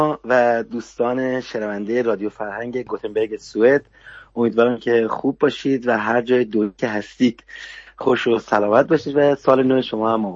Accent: Tehran, Tehran Province, Iran; moved away as an adult; now in Netherlands; من متولد 1349 هستم، میکسم از پدری شهر کردی و مادری اصفهانی و خودم بزرگ شده تهران هستم.

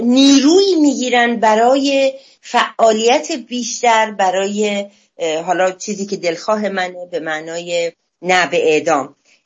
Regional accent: Iran; از خودم به عنوان یک ایرانی توقعی دارم، از کشورم توقعی دارم

